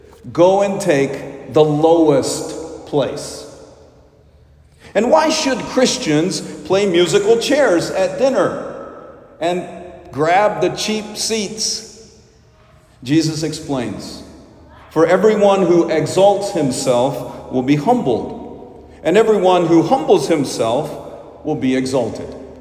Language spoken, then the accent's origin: English; Little Rock, Arkansas, United States; Growing up in Little Rock, my family attended St. Teresa's Church.